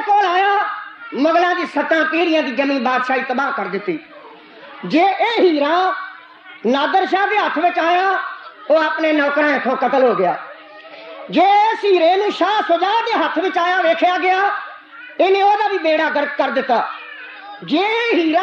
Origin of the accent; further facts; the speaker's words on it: Punjab, India; moved away; ਅਸੀਂ ਪੰਜਾਬ ਤੋਂ 5-6 ਹਜ਼ਾਰ ਮੀਲ ਦੂਰ ਆਏ ਹਾਂ